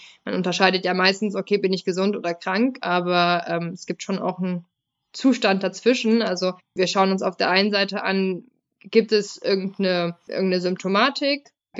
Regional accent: Halle, Saxony-Anhalt, Germany; ich komme ursprünglich aus Halle, habe da bei den Jungs gespielt, beim SV Rotation Halle, großer Weltverein.

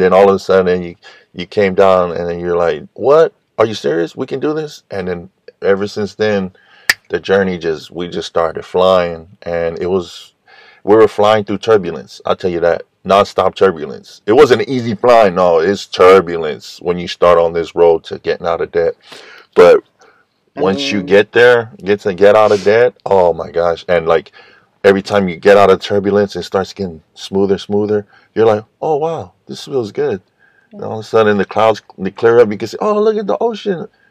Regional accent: San Francisco, California, United States; I grew up in San Francisco, and man, I remember in school a lot of the kids, mainly kids, came from the hood.

